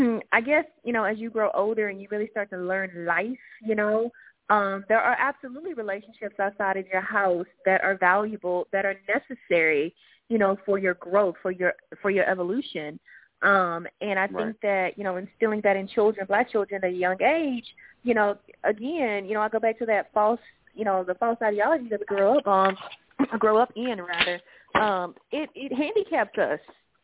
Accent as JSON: {"language": "English", "town": "Houston", "region": "Texas", "country": "United States", "lives_now": "Florida, United States", "said": "I'm from Houston. I live in Florida."}